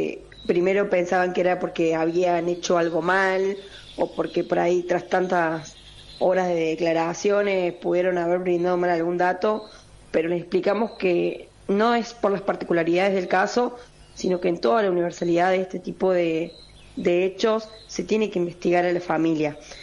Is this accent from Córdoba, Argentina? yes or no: yes; Bell Ville, Córdoba, Argentina; nosotros somos de Belville, estamos muy cerquita de donde ocurre el hecho